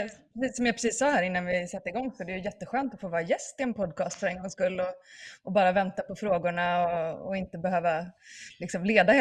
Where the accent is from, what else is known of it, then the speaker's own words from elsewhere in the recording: Gothenburg, Västra Götaland County, Sweden; also born or lived in Norway; Jag kommer från Göteborg I Sverige och sen så bodde vi en sväng I Norge när jag träffade Thomas och sen har vi bott här utanför Örebro I Sverige I 13 år.